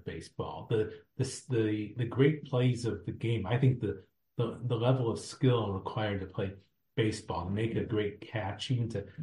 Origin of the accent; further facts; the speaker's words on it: St. Louis, Missouri, United States; You know, I'm from St. Louis.